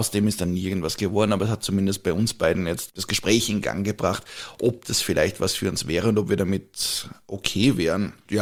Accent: Vienna, Austria; bei uns in Wien

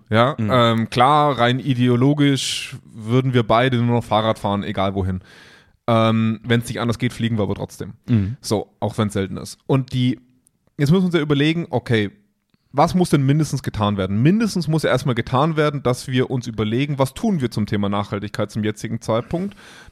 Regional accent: Germany; Und ich bin so als Deutscher, als Mitteleuropäer ja immer so in diesem Zwiespalt zwischen freie Wirtschaft

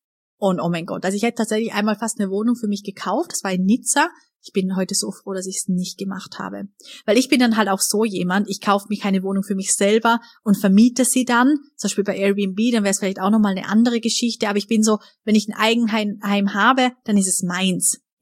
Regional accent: Vorarlberg, Austria; bei uns in Österreich, in Vorarlberg, am Bodensee, sagt man im Dialekt Schaffer, Schaffer, Hüslebauer.

